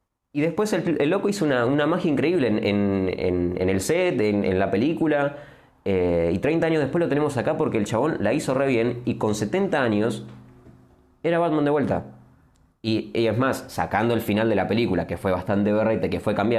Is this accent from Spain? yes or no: no; Argentina; claro, yo como argentino, choripán, mate